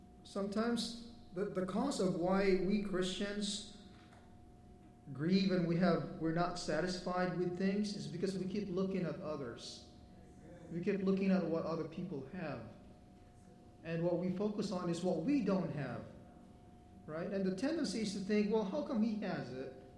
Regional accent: Sipocot, Bicol Region, Philippines; English is a second language; That's really close to where I grew up in Sipoko, in Bicol.

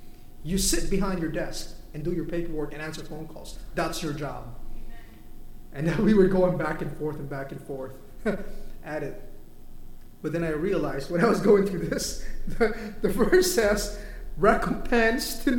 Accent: Philippines; And it's harder for me as a Filipino.

